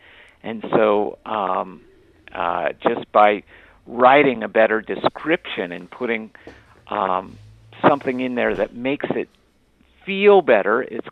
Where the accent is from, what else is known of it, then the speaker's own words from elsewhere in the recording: Dayton, Ohio, United States; I'm from Dayton, Ohio, where... I grew up in Dayton